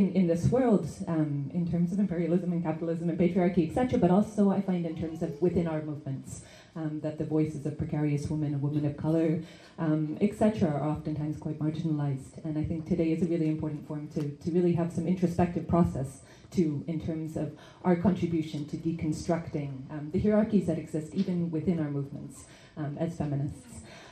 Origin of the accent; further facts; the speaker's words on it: Canada; also born or lived in Africa; I'm from here originally, but I grew up in Canada and different parts of Africa, hence the difficult to situate accent. I've lived and worked for about 13 years in Chiapas, Guatemala, Haiti, Palestine, Iraq, and Lebanon